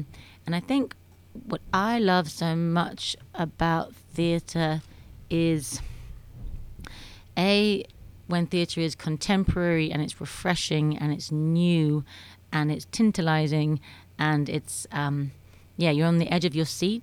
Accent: Canterbury, South East England, United Kingdom; I was born in Canterbury in England, which is a beautiful old city which boasts a beautiful cathedral there. And I loved growing up there. I went to a Waldorf school there

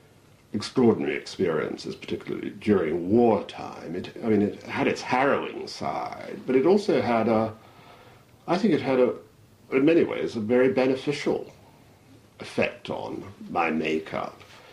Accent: Shanghai, China; moved away; And I was brought up in Shanghai, which was an American zone of influence

